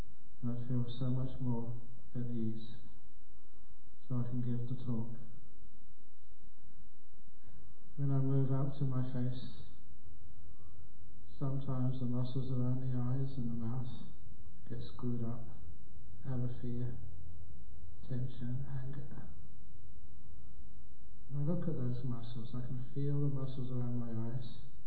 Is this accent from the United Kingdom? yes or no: yes; Acton, London, United Kingdom; When I was growing up in West London, in Acton